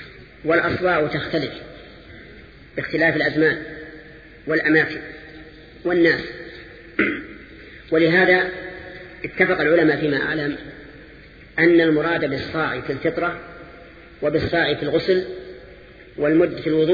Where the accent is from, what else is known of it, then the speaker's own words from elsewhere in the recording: Al-Qassim, Saudi Arabia; بينما المد عندنا في القصيم ثلث الصاع